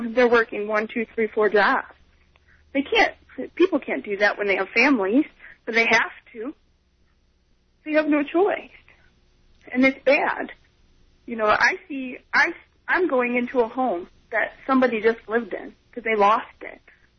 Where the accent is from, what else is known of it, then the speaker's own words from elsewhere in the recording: Cleveland, Ohio, United States; I'm from Cleveland, and my uncle has been out of work for 6 years in Cleveland.